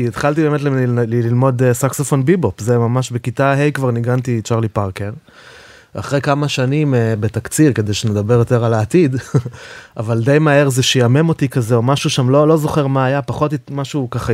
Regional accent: Jerusalem, Jerusalem District, Israel; born there; כן, אז אני נולדתי בירושלים, בעין כרם

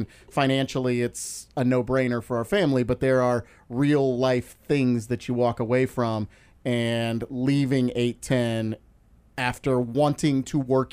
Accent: Oklahoma, United States; now in Kansas City, United States; I consider Kansas City home, even though I'm from Oklahoma.

